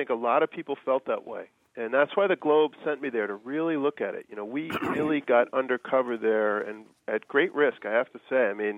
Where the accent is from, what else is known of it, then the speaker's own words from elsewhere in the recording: United States; me as an American